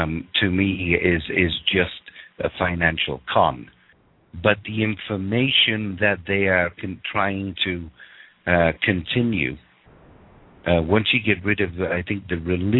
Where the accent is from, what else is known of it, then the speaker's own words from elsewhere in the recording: United Kingdom; now in Canada; being British, now living in Canada, I get very, very tired of the pure blood syndrome, because my native country is being raped and pillaged by more clans than you can shake a stick at.